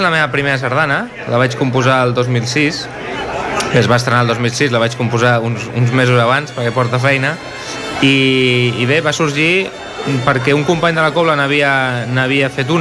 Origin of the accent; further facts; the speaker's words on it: Sant Boi de Llobregat, Catalonia, Spain; i la vaig estrenar també a l'aplec del meu poble, Sant Boi de Llobregat